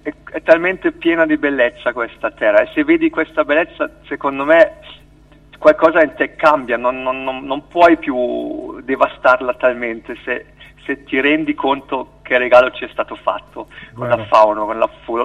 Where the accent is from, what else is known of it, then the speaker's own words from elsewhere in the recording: Germany; also born or lived in Milan; io sono nato a Milano nel 69 e i primi 2 anni della mia vita li ho vissuti là. Poi sono venuto qua a vivere in Germania.